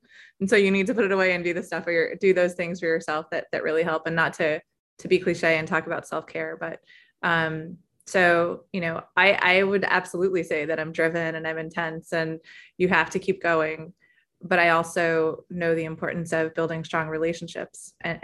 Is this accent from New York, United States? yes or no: yes; New York City, New York, United States; I, of course, was born and raised in New York City